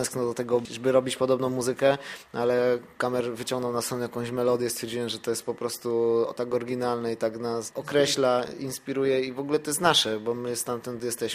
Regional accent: Lesser Poland, Poland; Ani ja nie z miasta, ani ja nie ze wsi, ani ja z miasteczka. Jestem z Gronicka, nie?

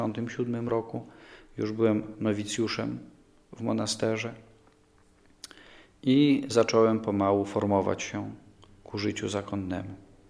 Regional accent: Białystok, Podlaskie Voivodeship, Poland; albowiem wyrosłem nieopodal Supraśla, tam gdzie się urodziłem, a więc w Białymstoku

